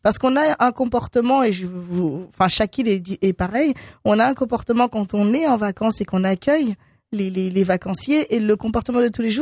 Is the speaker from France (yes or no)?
yes; Martinique, France; Alors, moi, je suis de Martinique et de Guadeloupe.